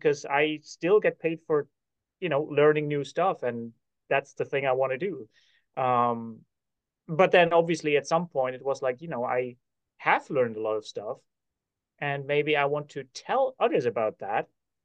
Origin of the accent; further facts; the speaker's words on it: Netherlands; moved away as an adult; So I grew up in the Netherlands, where I lived for the first 24 years of my life